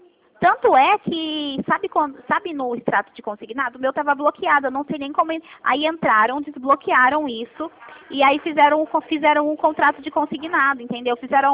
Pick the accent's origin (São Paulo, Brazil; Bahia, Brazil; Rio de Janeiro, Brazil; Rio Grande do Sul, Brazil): São Paulo, Brazil; Barretos; falaram que eu morava no Mato Grosso do Sul e eu nunca saí aqui de Barretos